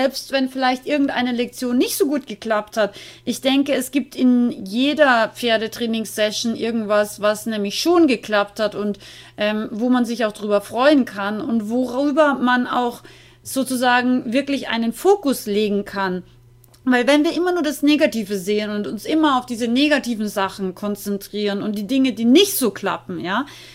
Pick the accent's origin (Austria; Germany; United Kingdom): Austria; ich bin ja aus Österreich eigentlich